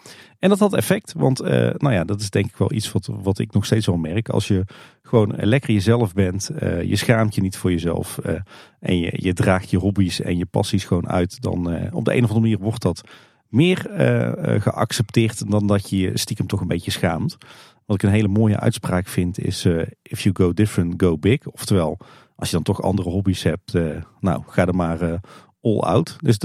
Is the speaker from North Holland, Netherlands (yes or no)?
no; Tilburg, North Brabant, Netherlands; Nou, ik moet zeggen, ik ben natuurlijk opgegroeid in Tilburg.